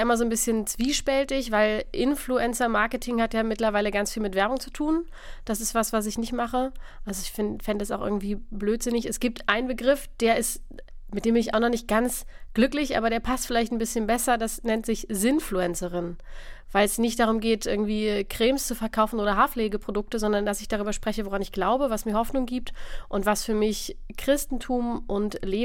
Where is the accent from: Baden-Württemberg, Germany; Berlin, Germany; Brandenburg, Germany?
Berlin, Germany; Und ich bin in Berlin aufgewachsen und kenne dadurch auch irgendwie ganz viele verschiedene Facetten.